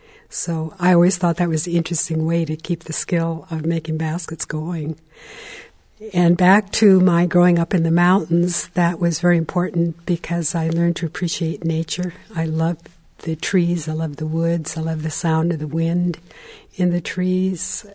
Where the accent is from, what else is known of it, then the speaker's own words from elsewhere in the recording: Warm Springs Reservation, Oregon, United States; I was born and raised on the Warm Springs Reservation.